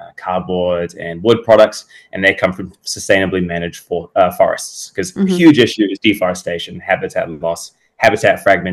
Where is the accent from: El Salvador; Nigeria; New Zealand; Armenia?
New Zealand; So I'm from Aotearoa, New Zealand. So I reckon one of the most beautiful countries down in the hidden in the corner of the map.